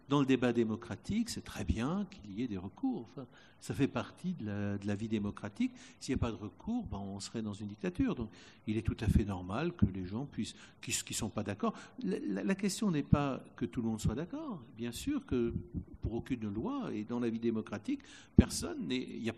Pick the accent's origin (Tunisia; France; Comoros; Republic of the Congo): Republic of the Congo; born there; moi je suis né au Congo-Brazzaville